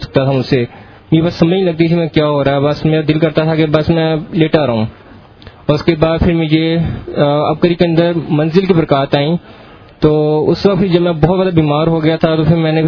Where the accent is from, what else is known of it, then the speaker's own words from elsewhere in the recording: Lahore, Punjab, Pakistan; میں لاہور سے ہوں.